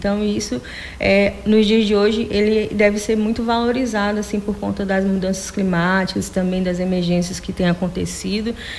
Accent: Rio Branco, Acre, Brazil; Eu nasci em Rio Branco e morei na aldeia, no Mamuadate, que é a terra indígena do meu povo, até os 4 anos de idade. E depois eu saí, que minha avó adoeceu, a gente veio morar em Rio Branco.

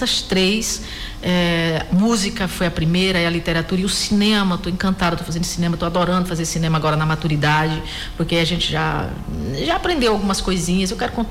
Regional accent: Brejo do Cruz, Paraíba, Brazil; now in São Paulo, Brazil; Eu sou do sertão da Paraíba, moro em São Paulo há 21 anos, mas sou de Brejo do Cruz, no sertão da Paraíba.

